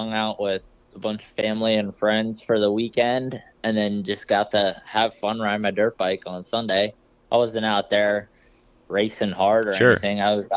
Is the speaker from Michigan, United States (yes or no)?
no; Pemberton, New Jersey, United States; born and raised in Pemberton, New Jersey, all sand